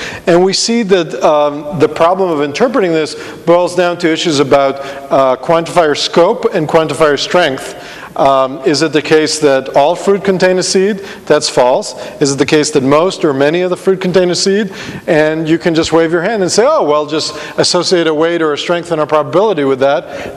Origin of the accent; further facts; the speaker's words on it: Israel; because I'm originally from Israel and that's pretty cold for me